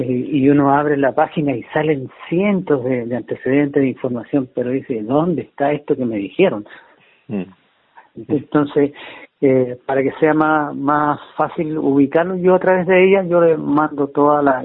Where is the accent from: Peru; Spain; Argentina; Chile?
Chile; Antofagasta; yo que soy de Antofagasta